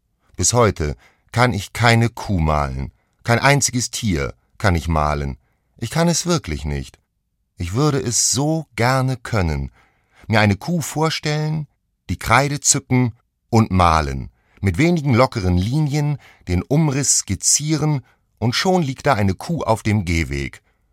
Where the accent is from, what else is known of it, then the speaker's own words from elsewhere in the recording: Homburg, Saarland, Germany; born there; in meiner Geburtsstadt, diesem Homburg im Saarland, mit 2 Jahren auf einem Dreirad